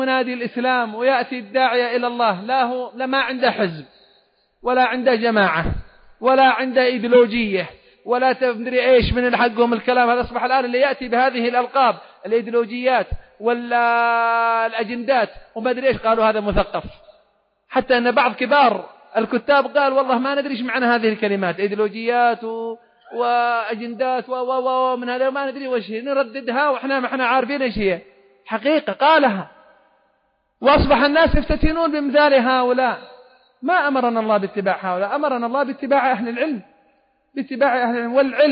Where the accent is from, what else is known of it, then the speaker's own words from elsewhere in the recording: Aden, Yemen; وأسأل الله أن لا يجعل لهم على بلادنا عدن ولا غير عدن